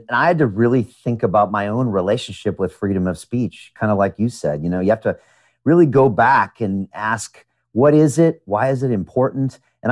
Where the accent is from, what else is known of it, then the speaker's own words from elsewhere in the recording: United States; You know, I mean, I grew up in America and that's not okay. You know, freedom of speech is in my DNA.